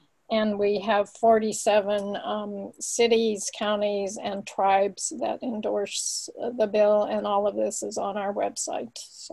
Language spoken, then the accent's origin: English; California, United States; I'm from California, the Bay Area